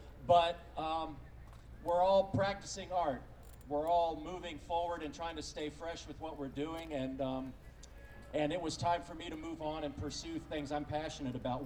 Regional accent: Charlotte, North Carolina, United States; also born or lived in Atlanta / Myrtle Beach; now in California, United States; Oh, I lived most of my younger years in Charlotte, Atlanta, and Myrtle Beach. And I graduated from the other USC, Gamecock Country.

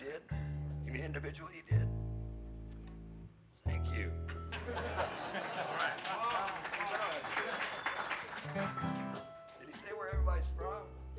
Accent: California, United States; I'm from California, and he can't help it either.

